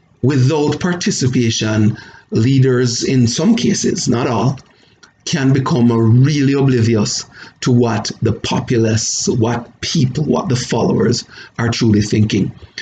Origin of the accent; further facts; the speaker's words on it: Jamaica; now in Canada; I'm originally Jamaican. Now I live in Canada. We're, you know, very close to the United States.